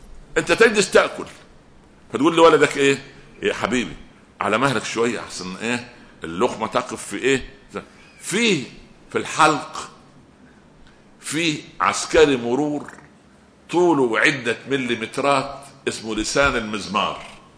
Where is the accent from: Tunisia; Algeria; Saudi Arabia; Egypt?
Egypt; انتوا عارفين عندنا في مصر اخر بلد جنب السودان اسمها اسوان